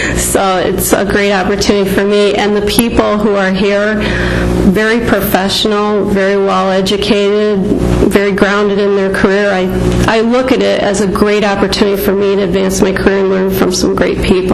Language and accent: English; LaSalle, Illinois, United States; I'm originally from the LaSalle Peru area. That's where I grew up.